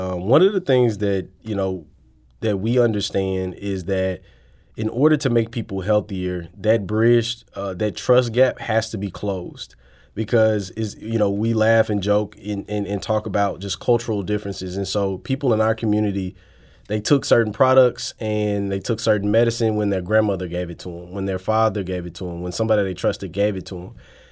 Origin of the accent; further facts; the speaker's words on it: St. Louis, Missouri, United States; this might be something that my hometown of St. Louis could benefit from.